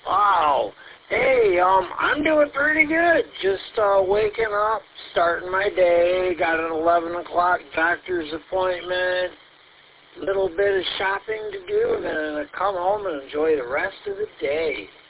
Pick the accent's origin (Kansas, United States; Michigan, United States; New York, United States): Michigan, United States; Ortonville; But, Ortonville I consider kind of like my hometown. I know a lot of the businesses out here and all that.